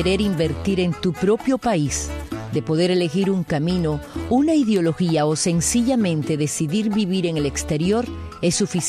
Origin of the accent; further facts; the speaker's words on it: Cuba; Aquí va un mensaje que demuestra la cruda realidad de mi tierra. Desde Cuba, la gente de a pie.